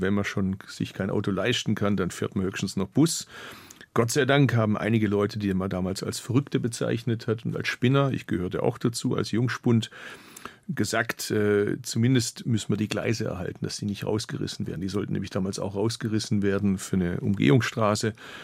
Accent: Bad Urach, Baden-Württemberg, Germany; born there; zu meiner Geburtsstadt Bad Urach

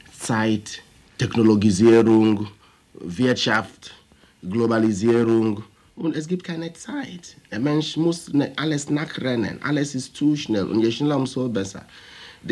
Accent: Nigeria; first language Igbo; German is a second language; Für mich als Afrikaner existiert das Wort nicht in meiner Muttersprache. Ich stamme aus Nigeria, unsere Sprache ist Igbo.

